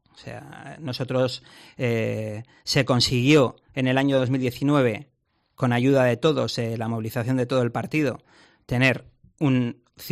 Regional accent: La Rioja, Spain; Todos somos riojanos, yo creo que además aquí somos pocos y nos conocemos bastante

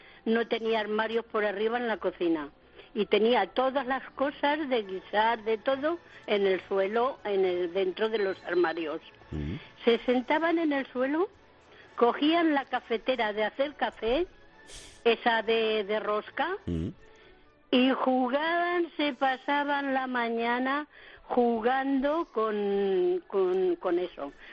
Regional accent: Castilla-La Mancha, Spain; También soy de La Mancha.

